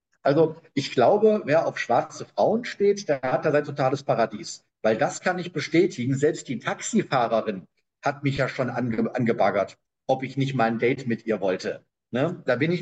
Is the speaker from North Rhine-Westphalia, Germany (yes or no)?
yes; North Rhine-Westphalia, Germany; Aber ich finde es gerade als Westfale mit Amsterdam umsteigen, finde ich das schon mal recht charmant.